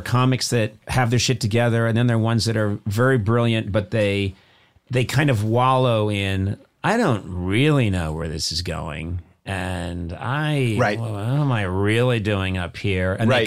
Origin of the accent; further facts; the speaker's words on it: Boston, Massachusetts, United States; We do have something in common. We're both from the Boston area.